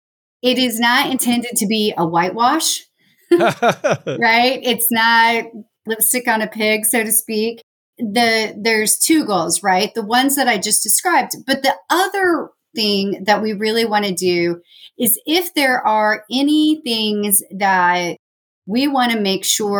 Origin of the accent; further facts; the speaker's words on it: Independence, Missouri, United States; I was born in Independence, Missouri. So I've been around that Missouri, Kansas City area my entire life.